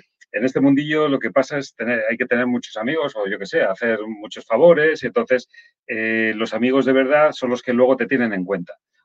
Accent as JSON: {"language": "Spanish", "town": "Bilbao", "region": "Basque Country", "country": "Spain", "tie": "born there", "said": "Bueno, nací en Bilbao, pero vivo en Guecho."}